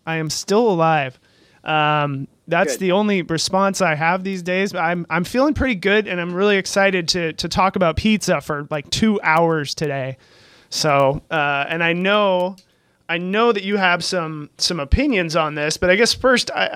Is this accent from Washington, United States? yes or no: yes; Seattle, Washington, United States; not where I grew up in Seattle, where it's kind of like pizza is just this thing